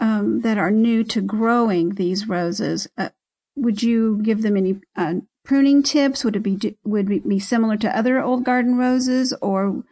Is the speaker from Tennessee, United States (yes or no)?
yes; Tennessee, United States; Well, I'm from Tennessee, and so when I hear distill, I have a whole other picture in my mind